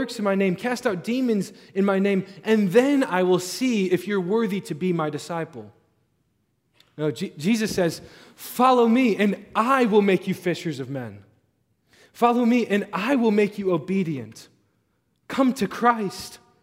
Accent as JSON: {"language": "English", "town": "Cleveland", "region": "Ohio", "country": "United States", "said": "I'm from Cleveland. My family's from Cleveland. We are Browns fans."}